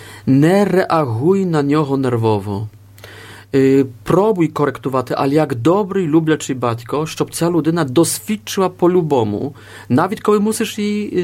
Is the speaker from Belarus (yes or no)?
no; Poznan, Greater Poland, Poland; в Познані, в моєму рідному місті